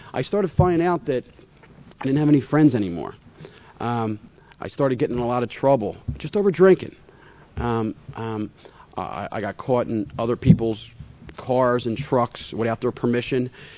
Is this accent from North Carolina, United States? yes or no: no; Philadelphia, Pennsylvania, United States; I grew up in Philadelphia, and hung around the corners and played basketball with the guys and did all the stuff.